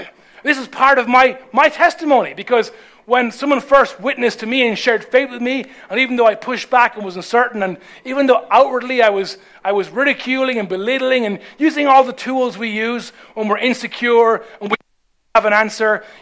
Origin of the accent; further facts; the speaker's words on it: Ireland; But the Ireland I grew up in, if someone asked you, you know, are you a Christian? It's like, of course I am. I was born one.